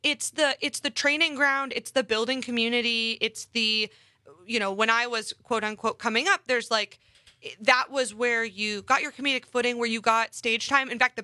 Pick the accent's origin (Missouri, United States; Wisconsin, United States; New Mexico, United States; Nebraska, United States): Missouri, United States; Kansas City; now in New York, United States; Mine is I grew up in Kansas City, same house, 18 years, moved to the East Coast for college, came back to Kansas City